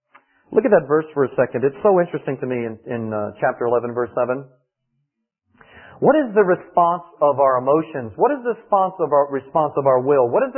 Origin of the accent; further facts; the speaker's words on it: Danville, Virginia, United States; like a lot of people do in my hometown of Danville, Virginia, this Southern preachers